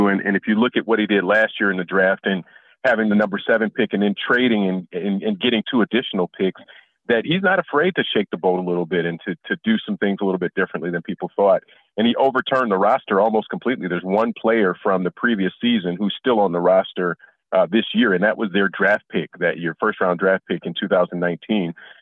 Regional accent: Detroit, Michigan, United States; Well, I grew up in Detroit, been covering high school and college and pro sports in Detroit for the past 20 years or so

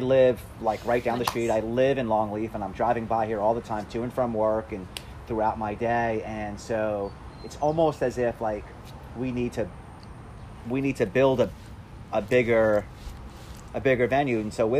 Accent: New York, United States; accent: New York; Sorry for my New York accent.

